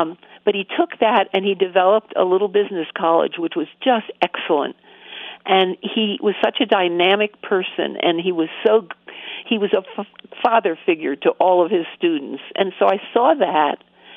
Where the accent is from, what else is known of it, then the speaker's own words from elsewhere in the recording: New Jersey, United States; moved away; I had just moved to Colorado and I was from New Jersey.